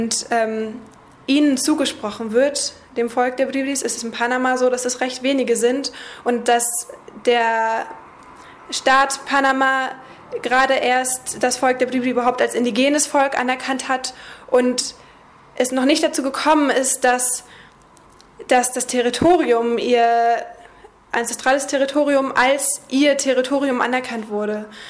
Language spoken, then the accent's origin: German; Germany; Ich komme aus Deutschland